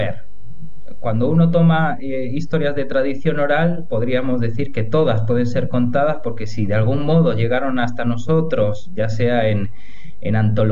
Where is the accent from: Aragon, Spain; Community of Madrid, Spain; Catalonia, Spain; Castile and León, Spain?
Castile and León, Spain; León; yo digo que soy de León, si bien yo no nací en León, les aclaro, mi madre, Cristina, es la que es leonesa de nacimiento. León es una provincia y una ciudad que queda tierra adentro en el interior de España. Y mi padre es de Barcelona.